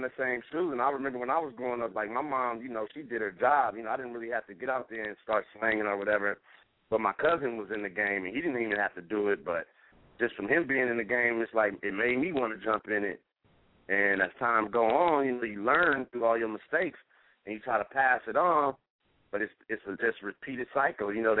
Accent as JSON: {"language": "English", "town": "Oakland", "region": "California", "country": "United States", "said": "Man, it's crazy you say that. I'm from Oakland"}